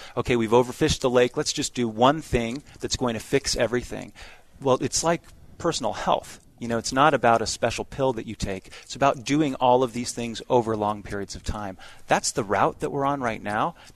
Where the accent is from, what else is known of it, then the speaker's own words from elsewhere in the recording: Utah, United States; I grew up here in Utah Valley, and we need more housing.